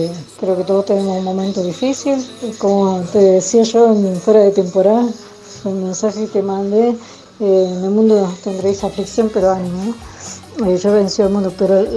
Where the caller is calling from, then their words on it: San Rafael, Mendoza, Argentina; de San Rafael.